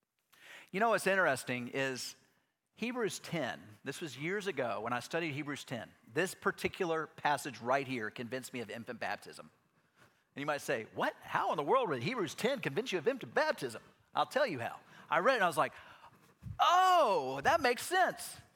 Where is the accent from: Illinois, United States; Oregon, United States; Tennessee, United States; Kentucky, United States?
Tennessee, United States; Knoxville; I grew up in East Tennessee. I grew up here in Knoxville.